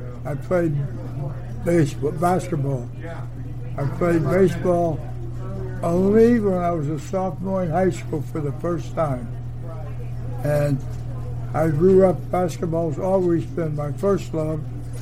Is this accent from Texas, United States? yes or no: no; Swissvale, Pennsylvania, United States; also born or lived in Wilkinsburg; I was born in Wilkinsburg, but lived the major portion of my young life in Swissville, which is a neighboring borough.